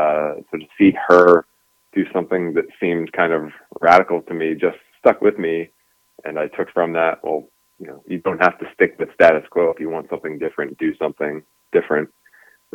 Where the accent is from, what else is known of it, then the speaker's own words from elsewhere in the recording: Pennsylvania, United States; I grew up in a very small town, central PA.